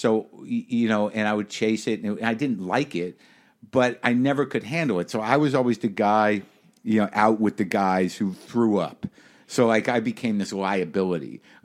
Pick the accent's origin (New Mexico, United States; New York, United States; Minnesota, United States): New Mexico, United States; Were loaded guns around because I grew up in New Mexico. Plenty of guns around.